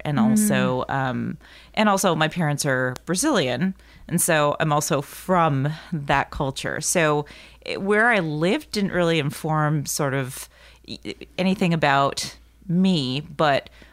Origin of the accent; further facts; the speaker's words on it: Oregon, United States; also born or lived in Bay Area; Well, I grew up in Oregon, and then we moved in 86 to Northern California, to the Bay Area.